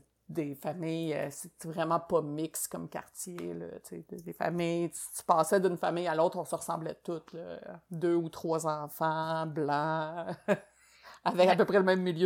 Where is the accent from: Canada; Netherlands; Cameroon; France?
Canada; Laval, Quebec; Moi, je suis une Lavalloise de 3e génération. Je suis pas née à Sherbrooke, je suis née à Laval, qui est... la ville que personne veut venir de là, au Québec. C'est pas très sexy, Bungalowpolis.